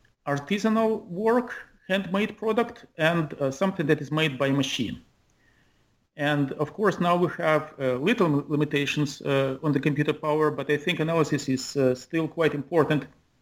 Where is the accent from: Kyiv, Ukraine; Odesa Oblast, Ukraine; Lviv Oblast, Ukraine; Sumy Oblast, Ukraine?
Kyiv, Ukraine; I grew up in Kyiv, Ukraine, which was at the time, it was still a part of the Soviet Union.